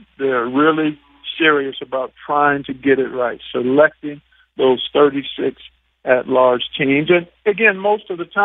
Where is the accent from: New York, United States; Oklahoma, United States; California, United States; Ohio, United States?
Ohio, United States; I'm a Northeastern Ohio guy.